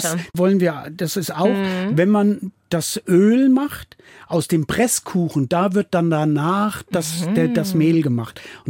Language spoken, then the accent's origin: German; Rhineland-Palatinate, Germany; die Hivel, wie wir sagen in Rheinhessen, die Hügellandschaft